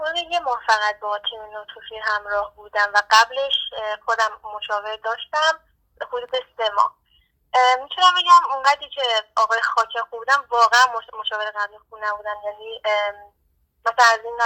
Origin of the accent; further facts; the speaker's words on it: Mashhad, Razavi Khorasan, Iran; اونم خب شهر خودم ترجیح میدم، مشهد